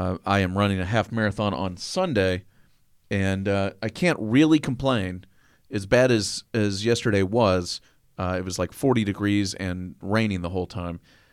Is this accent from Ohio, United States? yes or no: no; Austin, Texas, United States; I'm from Austin. I grew up eating there.